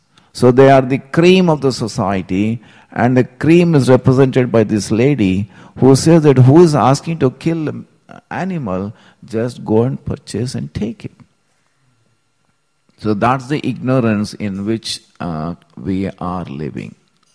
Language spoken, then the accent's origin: English; Hyderabad, Telangana, India; I still remember this street where I grew up in Hyderabad.